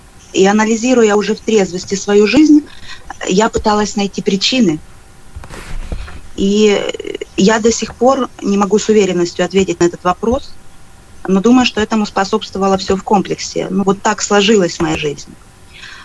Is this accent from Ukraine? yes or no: yes; Ukraine; born there; Я родилась в Украине, в обычной семье